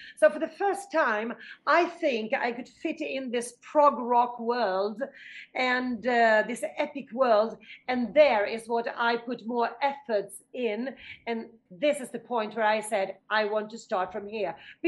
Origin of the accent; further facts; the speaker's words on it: Italy; I am Italian, born Italian, yes.